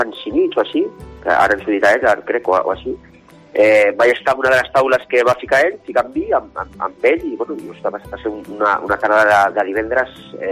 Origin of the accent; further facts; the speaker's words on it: Mollet del Vallès, Catalonia, Spain; jo soc de Mollet del Vallès